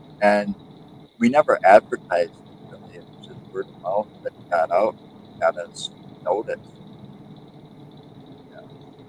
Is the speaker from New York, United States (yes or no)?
no; Watertown, Wisconsin, United States; I'm from Watertown.